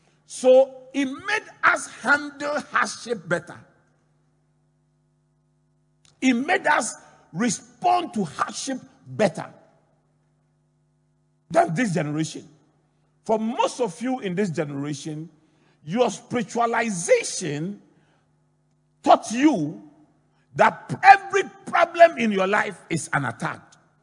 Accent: Accra, Greater Accra, Ghana; So I grew up in Adabraka. I was raised by a Methodist priest and a former teacher, an old Ekapin man who had too many laws.

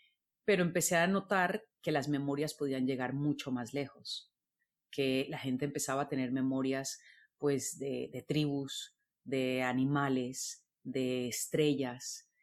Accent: Colombia; now in Barcelona, Spain; Ya me fui a vivir a Barcelona, yo soy colombiana, y me fui a vivir a Barcelona

